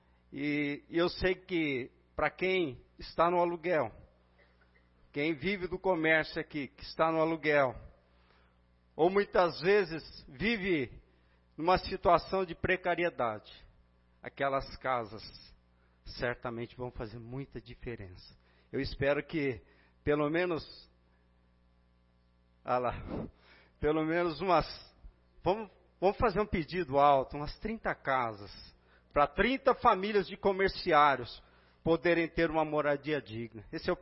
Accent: Garça, São Paulo, Brazil; nós, como garcenses, como paulistas, como brasileiros

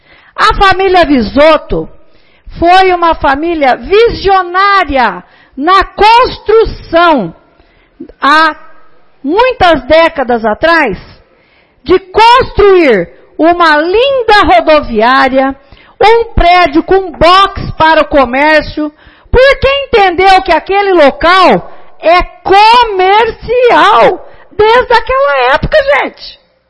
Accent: São Paulo, Brazil; Nós somos do interior de São Paulo. Nós não moramos na capital.

